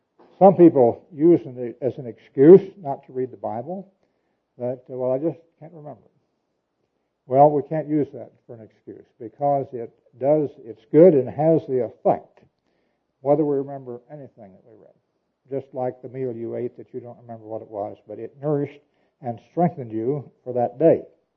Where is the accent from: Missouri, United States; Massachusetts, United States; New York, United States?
Missouri, United States